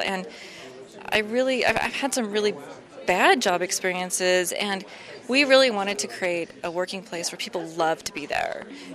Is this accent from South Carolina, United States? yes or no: no; Idaho, United States; also born or lived in California; Because when we moved back, we're from Idaho, northern Idaho, and we moved to California for 5 years and came back home to be near family.